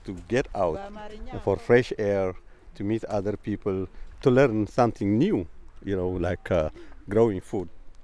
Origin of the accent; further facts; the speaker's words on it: Ethiopia; Ethiopia. Everything is good here, I can say.